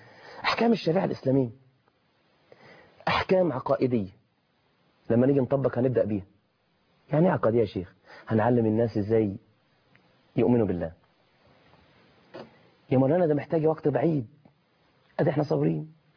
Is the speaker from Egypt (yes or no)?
yes; Egypt; قيمة الأشياء اللي حوالينا الخاصة بنا كمصريين